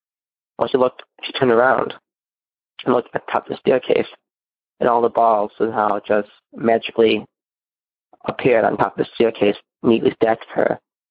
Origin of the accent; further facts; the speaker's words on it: Minooka, Illinois, United States; I'm from Minooka, Illinois.